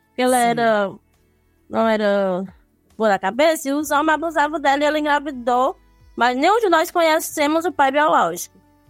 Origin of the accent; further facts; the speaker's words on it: Pereiro, Brazil; Nasci aqui mesmo, em Pereiros